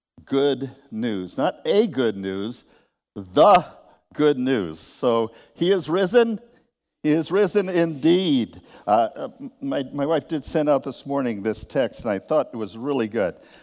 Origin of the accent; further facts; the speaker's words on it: Hartford, Connecticut, United States; growing up in the Hartford area, I played with a group of trumpet players